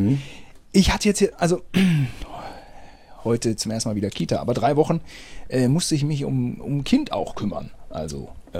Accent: Germany; Ich als Deutscher habe hier so ein kaputtes Netz, wo ich mich mit verletze.

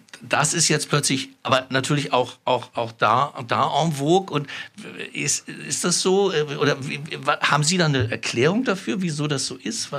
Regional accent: West Germany, Germany; jetzt wir Westdeutschen, also wir sind Westdeutsche, sind aber auch Ostdeutsche unter uns

